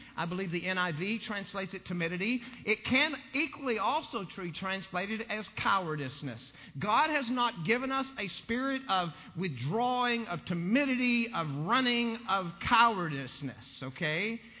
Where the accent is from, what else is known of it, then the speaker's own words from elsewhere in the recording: Texas, United States; I grew up in West Texas, and as a kid, we made sport of hunting rattlesnakes.